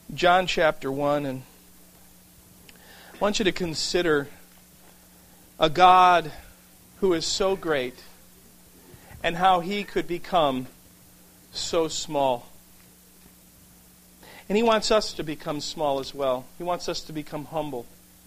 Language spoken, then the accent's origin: English; Oak Forest, Illinois, United States; I grew up in Oak Forest on the south side of Chicago, where the real sports fans are, of course